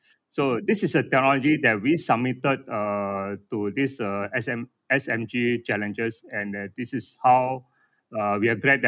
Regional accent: Taiping, Perak, Malaysia; I'm from Taiping, actually.

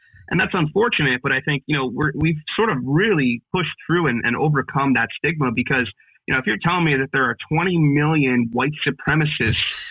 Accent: Pennsylvania, United States; who is the Democrat candidate for governor here in Pennsylvania. And that's my home state.

